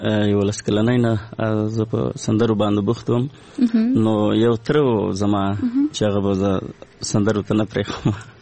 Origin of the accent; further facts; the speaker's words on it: Paktia, Afghanistan; زه د لوی پکتیا یم او د سید کرم ولسوالي کلمو کوسین دی